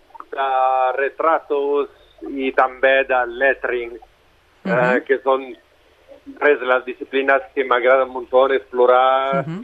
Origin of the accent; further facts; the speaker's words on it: Italy; Catalan is a second language; Sí, som dos artistes italians